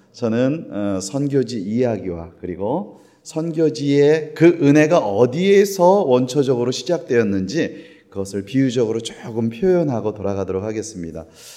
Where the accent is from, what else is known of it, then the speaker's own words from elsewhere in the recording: Gangwon, South Korea; born there; 저도 강원도 태생인데